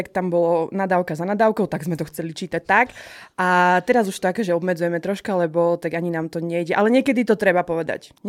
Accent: eastern Slovakia, Slovakia; Znova poviem, že som teda z východu a u nás ja mám po 30-tke, nemám frajera, žijem sama

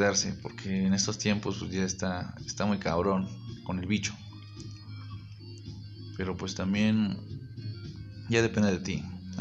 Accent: Mexico; además somos mexicanos, siempre tenemos por qué reír o burlarnos de la muerte.

